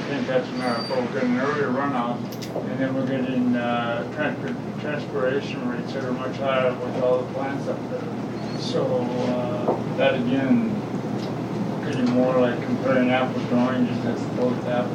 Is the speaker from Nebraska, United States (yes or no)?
yes; Nebraska, United States; I came from Nebraska.